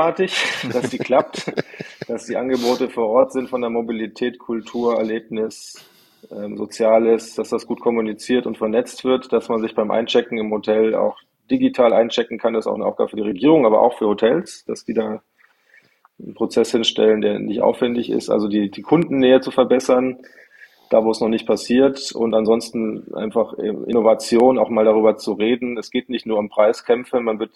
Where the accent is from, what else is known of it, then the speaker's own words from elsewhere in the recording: Munich, Bavaria, Germany; Nee, ich komme aus München